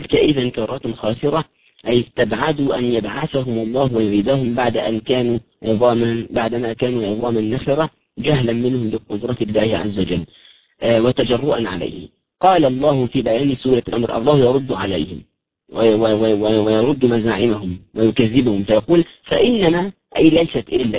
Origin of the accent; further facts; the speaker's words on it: Egypt; عندما نرى الضباط الملتحين عندنا في مصر مثلا